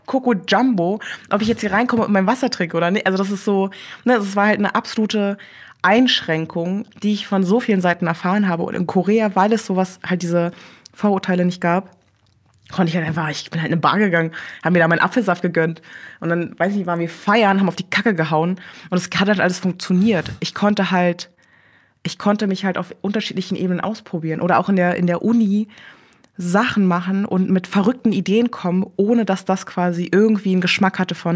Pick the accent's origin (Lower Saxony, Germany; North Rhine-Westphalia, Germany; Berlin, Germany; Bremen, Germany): Berlin, Germany; born or raised there